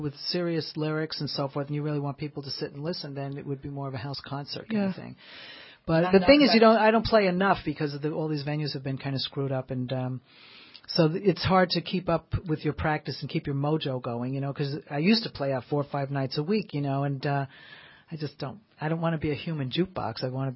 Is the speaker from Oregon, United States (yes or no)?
no; New York City, New York, United States; moved away; You know, I grew up in New York City, so I grew up on … all this great soul music and so forth